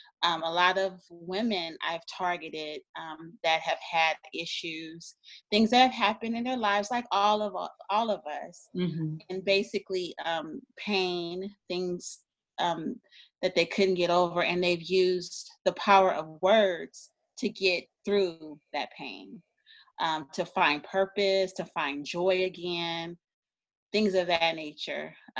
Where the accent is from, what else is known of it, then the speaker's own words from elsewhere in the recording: California, United States; moved away as an adult; now in Maryland, United States; I am originally from California, a native of California. However, I actually moved to Maryland maybe about 9 years ago.